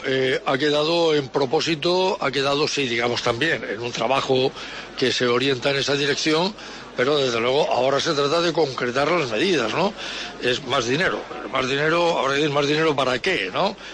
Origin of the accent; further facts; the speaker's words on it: Region of Murcia, Spain; Hombre, soy murciano, con lo cual parece lo normal estar en la Comisión de Agricultura y Desarrollo Regional